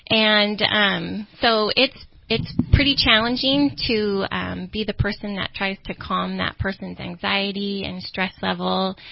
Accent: Arizona, United States; I'm from Arizona

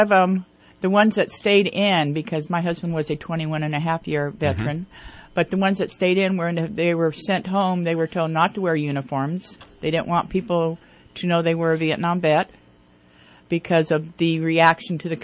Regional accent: San Diego, California, United States; I am a transplant from San Diego.

